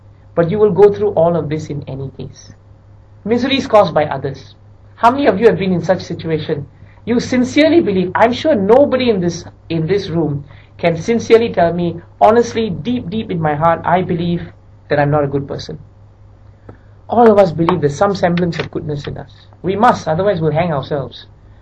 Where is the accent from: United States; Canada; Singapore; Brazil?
Singapore; And, you know, I'm a Singaporean, never felt an earth tremble, you know.